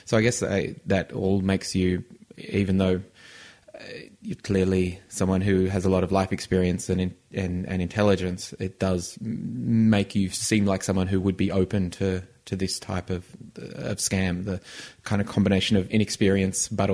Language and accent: English; Canberra, Australian Capital Territory, Australia; I'm an ex-ANU person myself. Yeah, I'm from Canberra originally.